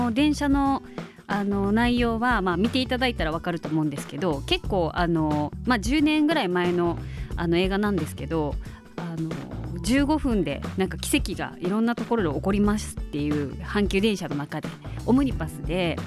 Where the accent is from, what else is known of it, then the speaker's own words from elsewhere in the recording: Minoh, Osaka, Japan; 私は大阪出身で、先ほど先生から説明いただいたんですが、箕面出身